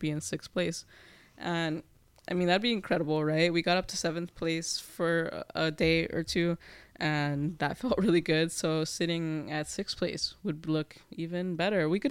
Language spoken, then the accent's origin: English; Dallas, Texas, United States; And I'm like, maybe my hometown Dallas would show out.